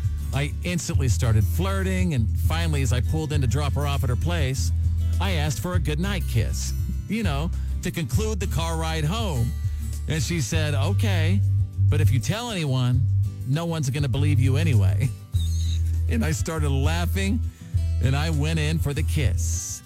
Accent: Texas, United States; while we were both working in radio in Dallas, Texas. Dallas was close to my hometown and I was doing the morning show there

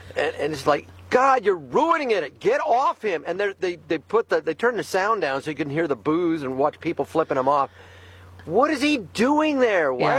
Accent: United States; Again, I love this country. I love being an American.

